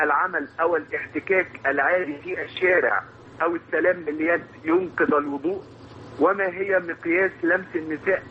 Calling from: Alexandria, Alexandria Governorate, Egypt; من اسكندرية ومندوب حزب النور.

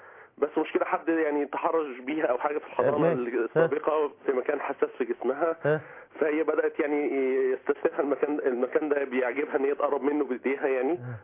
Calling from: Cairo, Cairo Governorate, Egypt; من القاهره يا فندم

